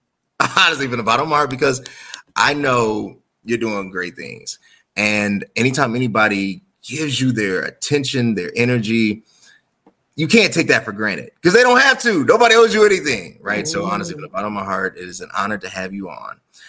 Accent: Chicago, Illinois, United States; Like, I'm from Chicago. It is what it is.

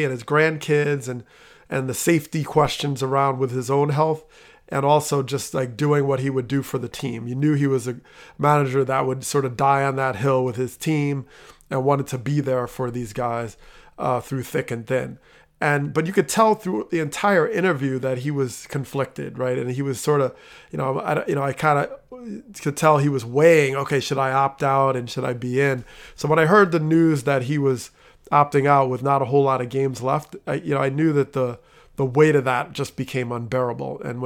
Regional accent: New Jersey, United States; And I grew up in Jersey

